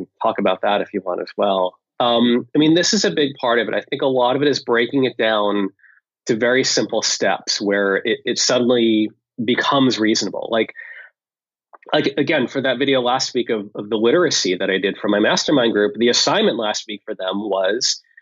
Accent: New Jersey, United States; Sorry, I'm from New Jersey, America.

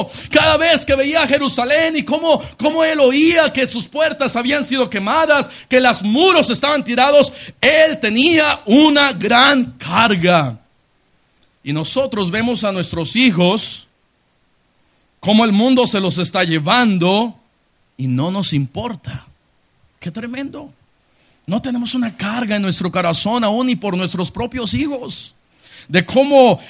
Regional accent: Puebla, Mexico; born there; por el lugar a lo mejor en donde yo nací, por la ciudad de Puebla

